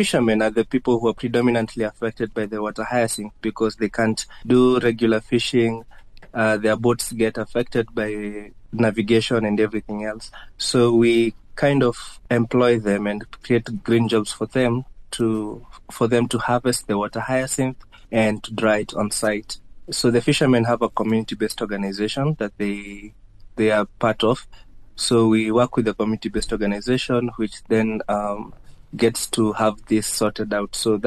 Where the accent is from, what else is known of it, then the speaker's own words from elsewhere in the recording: Nairobi, Kenya; And I come from Nairobi, where hyacinth is not particularly a problem